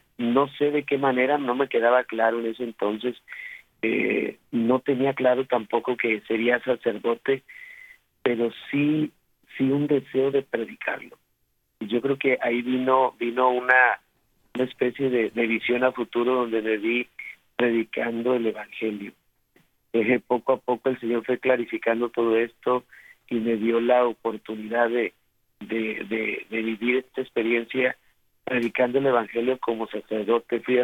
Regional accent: Río Bravo, Tamaulipas, Mexico; en mi ciudad natal, Río Bravo, Tamaulipas, México

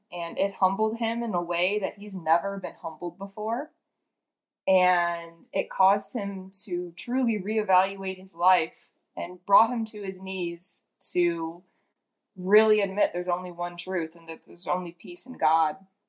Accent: Illinois, United States; I'm from Illinois, and he was at St. John Cantius, which is deemed one of the most beautiful churches in the country.

